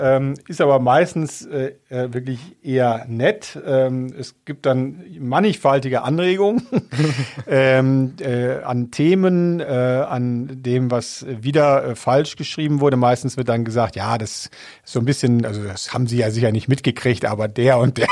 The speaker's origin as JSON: {"language": "German", "region": "North Rhine-Westphalia", "country": "Germany", "tie": "born or raised there", "said": "Ich bin ja im Rheinland groß geworden."}